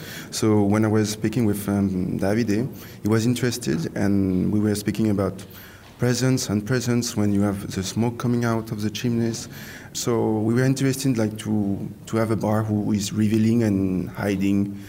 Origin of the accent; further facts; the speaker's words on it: Paris, Île-de-France, France; So I'm from Paris, and my previous apartment, I had a view on the rooftop